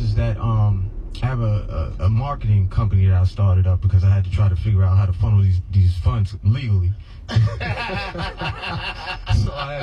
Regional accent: Bronx, New York, United States; I grew up in the South Bronx

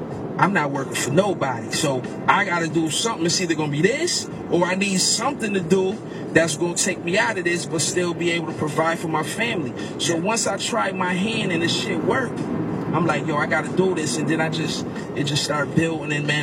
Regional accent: Buffalo, New York, United States; You know, I'm from Buffalo, man.

